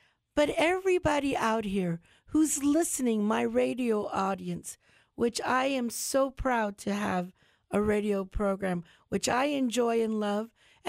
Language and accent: English; United States; growing up in Charlotte County and now being able to give to my community here